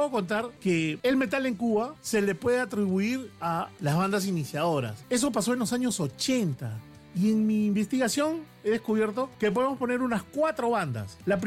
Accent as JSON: {"language": "Spanish", "country": "Peru", "said": "yo pensaba que solamente había pasado en mi país, en el Perú"}